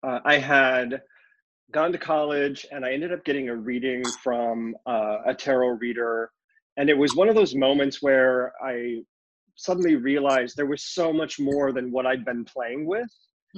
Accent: Oregon, United States; I'm from Oregon originally.

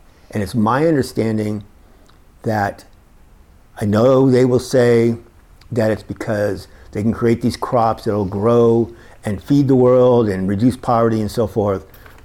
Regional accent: Berkeley, California, United States; born there; I was born in Berkeley. Yes, I'm one of the people that was actually born in Berkeley

